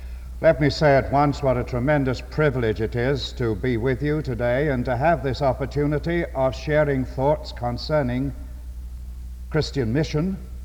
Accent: England, United Kingdom; I come from England

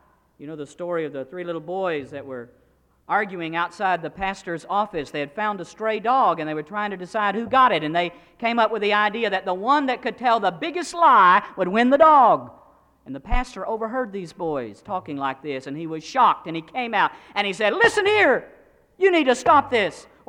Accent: Chattanooga, Tennessee, United States; I grew up in Chattanooga, Tennessee.

